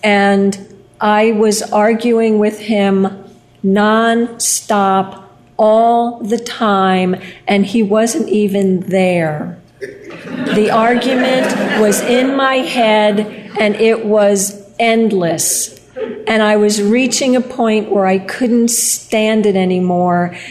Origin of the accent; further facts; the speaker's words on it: Bayonne, New Jersey, United States; I grew up in Bayonne, New Jersey. We moved out to the suburbs. You know, we moved to the suburbs.